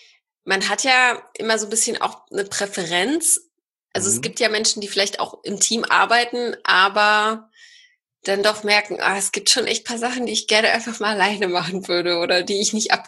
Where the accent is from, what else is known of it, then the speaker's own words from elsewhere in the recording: Poland; Ich bin ja auch Polin